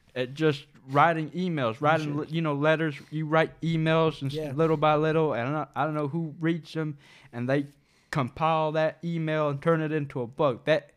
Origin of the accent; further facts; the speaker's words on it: Gardena, California, United States; Well, you want me to tell you where I'm from? I'm from Gardena, California.